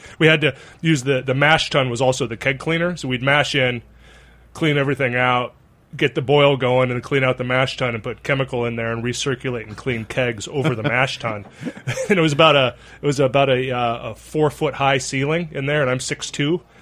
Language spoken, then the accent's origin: English; Pacific Northwest, United States; But you know, I got my start in brewing in San Diego, not in the Pacific Northwest. I'm from the Pacific Northwest. Went to college in San Diego.